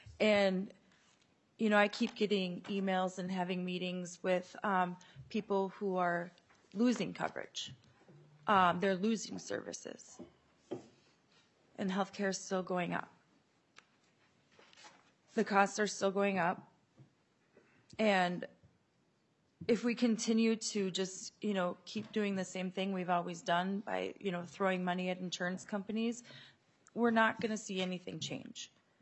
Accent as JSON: {"language": "English", "country": "Ireland", "said": "I joke I'm Irish, so it doesn't take much."}